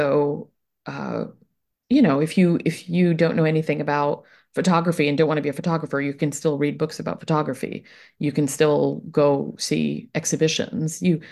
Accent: Mumbai, Maharashtra, India; English is a second language; now in United States; And I moved from Bombay, I still say Bombay, Mumbai, India, to a really small town in upstate New York, which is what American Rookie is about, actually. And I didn't speak English

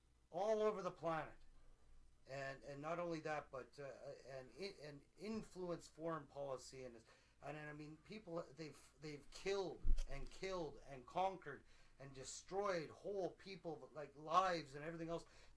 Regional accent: Canada; I'm Canadian

